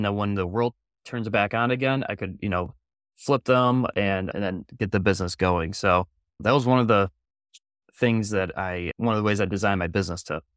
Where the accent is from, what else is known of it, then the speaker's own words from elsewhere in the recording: Michigan, United States; I'm from Michigan. I lived in Michigan at the time.